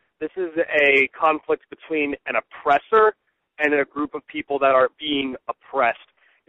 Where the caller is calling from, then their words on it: Clinton Township, New Jersey, United States; I'm calling from Clinton Township, New Jersey.